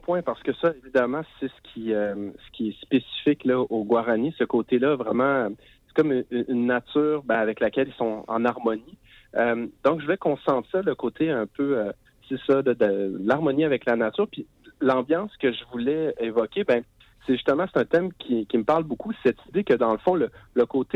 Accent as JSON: {"language": "French", "country": "Paraguay", "said": "comme mes origines à moi, mes origines culturelles. Je viens du Paraguay"}